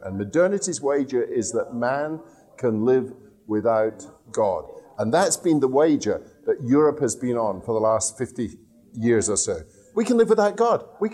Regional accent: India; born there; I was born in India

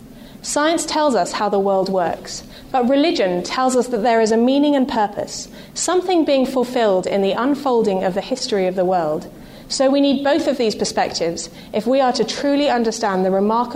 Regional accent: United Kingdom; Now, being British, I should obviously expound the fact that tea brings purpose and meaning to every situation.

